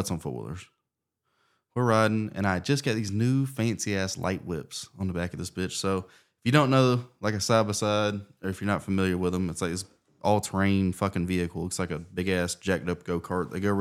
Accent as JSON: {"language": "English", "town": "Tallahassee", "region": "Florida", "country": "United States", "tie": "born or raised there", "said": "I'm from Tallahassee. That's my fucking hometown hero."}